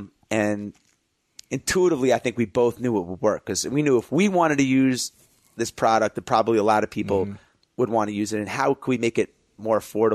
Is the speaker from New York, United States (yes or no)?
yes; New York, United States; to just expose me to a whole different world that I didn't see growing up in Long Island.